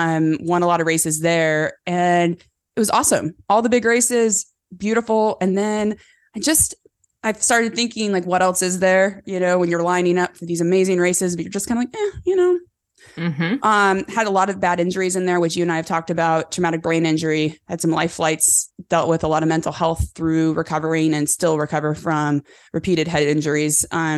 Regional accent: California, United States; born and raised in California on a cattle ranch. My parents still have an operating cattle ranch.

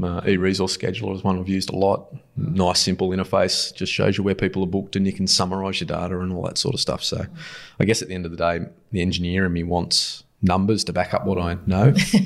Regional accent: Muswellbrook, New South Wales, Australia; I grew up in the Hunter Valley originally, so I've still got some connections. I grew up in Muscle Rook originally.

